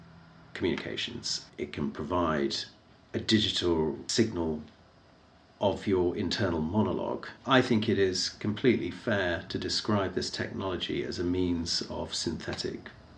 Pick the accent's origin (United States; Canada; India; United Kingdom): United Kingdom; I'm a British citizen.